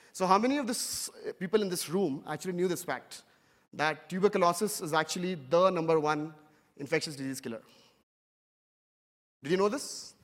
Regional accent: India; And I come from India

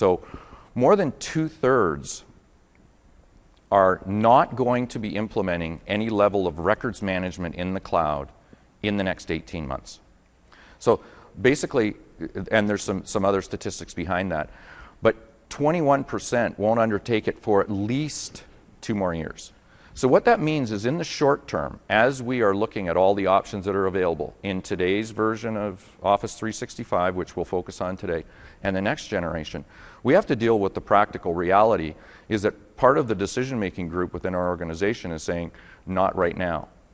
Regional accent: Canada; So I'm from Canada, if you haven't picked it up in my accent.

